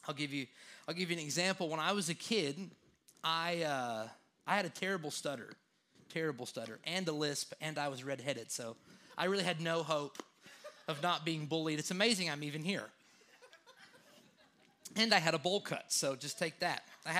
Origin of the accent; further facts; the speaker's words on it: Chattanooga, Tennessee, United States; So I always say Chattanooga just because I think like basically from Lafayette and then Hickson and Ottawa, I draw a big circle in my brain and call that Chattanooga.